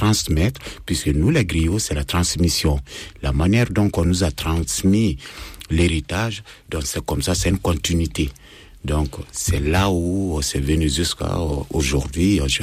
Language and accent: French; Guinea; Et puis, quand moi je suis venu de la Guinée, j'ai été le premier jeune à être produit dans ce label